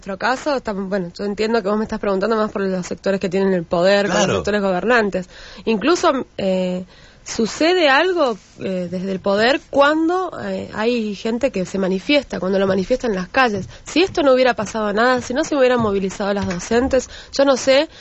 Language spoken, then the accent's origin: Spanish; Mendoza, Argentina; yo vengo de Mendoza y siempre nos dicen, las provincias más conservadoras de la Argentina